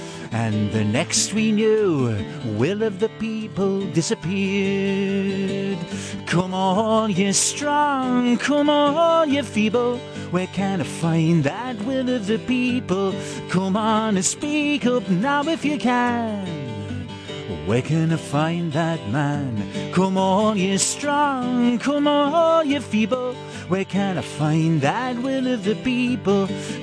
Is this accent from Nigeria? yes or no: no; Newcastle, North East England, United Kingdom; Jack Common came from my hometown. He was from Newcastle